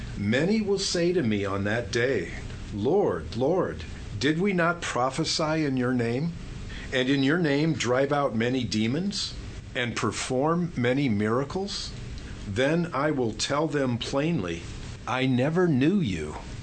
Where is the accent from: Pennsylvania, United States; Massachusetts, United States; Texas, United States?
Texas, United States; now in Champaign-Urbana, United States; Yeah, we came from Texas 4 years ago, I think, now.